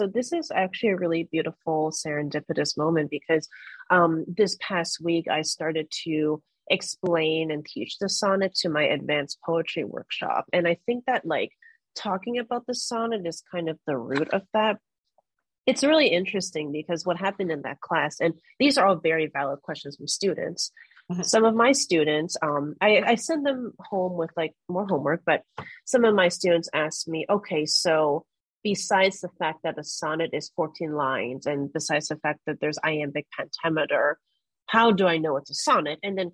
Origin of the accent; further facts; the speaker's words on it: Allentown, Pennsylvania, United States; I knew I was a really lonely kid growing up in Allentown, Pennsylvania. And I was a nerdy kid. I was very ambitious from a young age because I wanted to get out of that town.